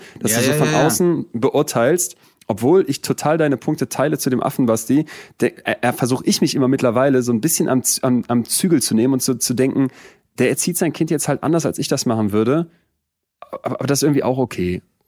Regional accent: Solingen, North Rhine-Westphalia, Germany; in Solingen, wo ich groß geworden bin?

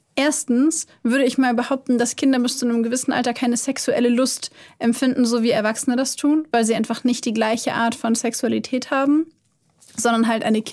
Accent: Hanover, Lower Saxony, Germany; komme ich aus Hannover und schäme mich deswegen für meine Herkunftsstadt quasi.

